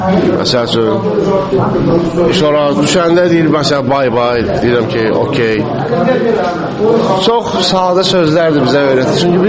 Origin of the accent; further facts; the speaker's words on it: Baku, Azerbaijan; Amma hələ uşaqlıqdan rus dilidir, ingilis dilidir. Hələ şəhərdə böyümüşəm, Bakıda oxumuşam, sevmişəm bu dili.